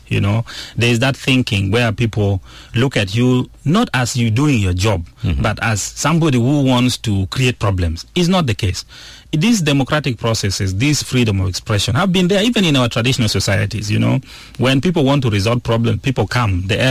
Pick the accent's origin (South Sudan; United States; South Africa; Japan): South Sudan; when they move outside the country, people, when you say I'm from South Sudan, the way people, you know, sometimes they even make a comment